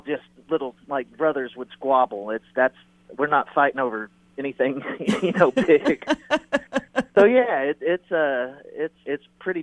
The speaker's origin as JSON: {"language": "English", "region": "Texas", "country": "United States", "said": "and so we're from Texas. We're looking forward to maybe a little cooler weather."}